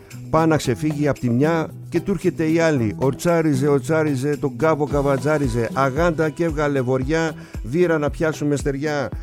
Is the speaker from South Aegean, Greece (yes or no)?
yes; Kasos, South Aegean, Greece; από την Κάσο το νησί μου.